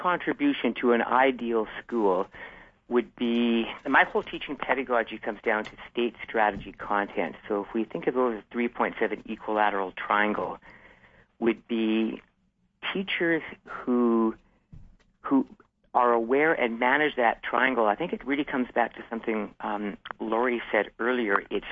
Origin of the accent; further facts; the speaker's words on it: Canada; And I'm from Canada, of course, and we call our governing body the Ministry of Education.